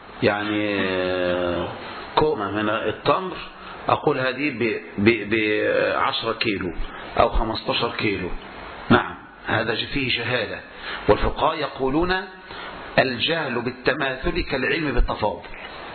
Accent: Egypt; زي عندنا في مصر صورة مثلا، يقول لك أنا بقرضك 10,000 جنيه

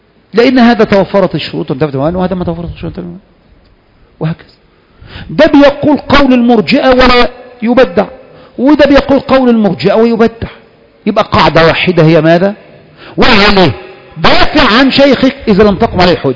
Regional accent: Egypt; تبقى مسألة خاصة بنا كمصريين وهي تركيب المكعبات

